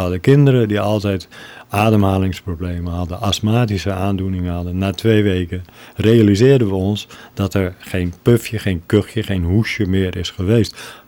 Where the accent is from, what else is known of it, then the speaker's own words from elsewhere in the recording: Randstad, Netherlands; Nou, ik ben wel eentje uit de Randstad. Ik ben gevlucht uiteindelijk uit de Randstad omdat ik wat meer ruimte, natuur en rust om me heen wilde hebben. Dat heb ik gevonden in dit geval in Salland.